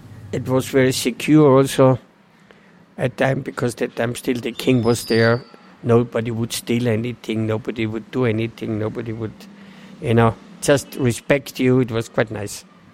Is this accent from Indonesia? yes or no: no; Austria; English is a second language; And I'm from Austria, and I thought, what we say in Austria if somebody die, you know?